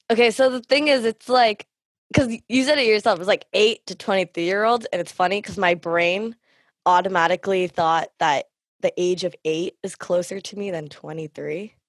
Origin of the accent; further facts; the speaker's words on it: Canada; myself being Tamil Canadian.